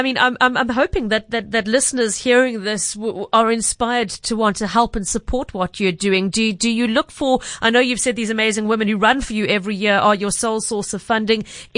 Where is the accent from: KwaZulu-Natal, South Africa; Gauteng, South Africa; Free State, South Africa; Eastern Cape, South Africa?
Eastern Cape, South Africa; because I grew up in the Eastern Cape and spent many holidays in Hamburg and Catburg and places like that.